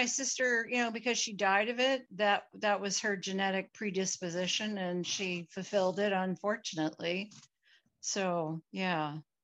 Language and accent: English; California, United States; also born or lived in Connecticut; I was born in Connecticut, transferred out here to California, 1967, June of 1967. And I was born to a mother who raised us mostly as a single mom. And let's see, we lived in LA County for a little while